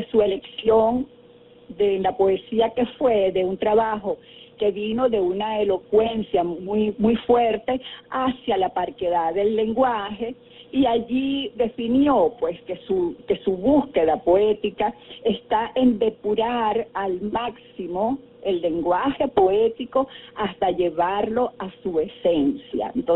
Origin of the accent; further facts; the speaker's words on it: Venezuela; que no podemos acceder a los libros somos los venezolanos porque Amazon no llega acá.